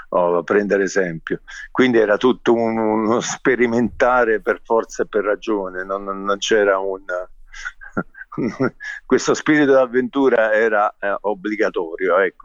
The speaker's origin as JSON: {"language": "Italian", "town": "Gaeta", "region": "Lazio", "country": "Italy", "said": "io sono della provincia di Latina, esattamente di Gaeta"}